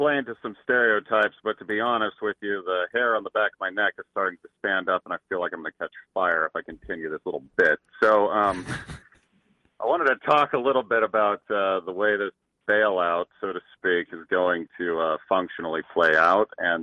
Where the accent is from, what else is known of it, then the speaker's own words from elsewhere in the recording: Nebraska, United States; Hey, it is … from Nebraska.